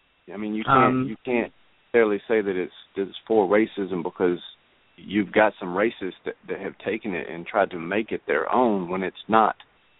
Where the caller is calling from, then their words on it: Arkansas, United States; I believe you've got … calling from Arkansas.